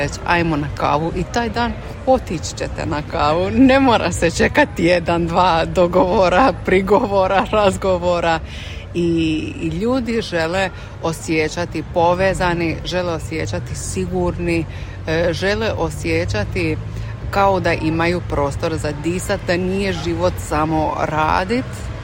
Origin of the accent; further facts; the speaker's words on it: Croatia; moved away; možemo mi kao dijaspora Hrvati ili bivše dijaspora Hrvati, kako god se to gleda